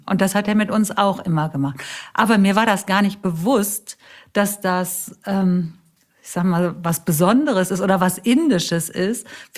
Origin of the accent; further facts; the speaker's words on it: Bonn, North Rhine-Westphalia, Germany; Und ich selber habe mich einfach ganz normal als Bonner Mädchen empfunden, so wie alle anderen auch.